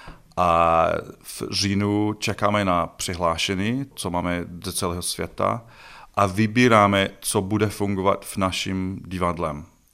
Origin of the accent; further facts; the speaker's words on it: Scotland, United Kingdom; Czech is a second language; now in Czech Republic; pozor, já jsem ze Skotska, musíte být opatrný a všechny se smije.